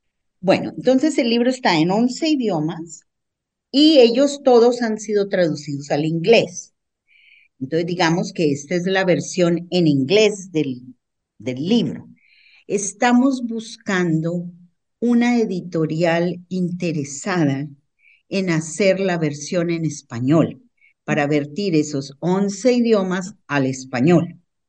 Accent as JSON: {"language": "Spanish", "country": "Colombia", "tie": "born there", "said": "yo nací en Colombia"}